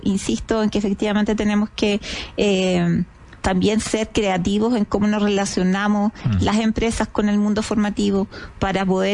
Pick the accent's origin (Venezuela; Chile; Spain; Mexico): Chile; Biobío; moved away as an adult; now in Santiago, Chile; Yo soy del sur del Chile. A mí nadie me habló de minería. Yo solamente soy de la región del Biobío. Y yo lo único que sabía de minería era del carbón. Vine a saber de minería años después de titulada, cuando me vine como la Carmela, me vine a Santiago.